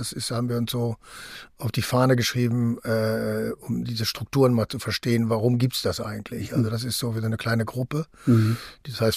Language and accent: German; Bochum, North Rhine-Westphalia, Germany; Also ich sagte, ich komme aus Bochum.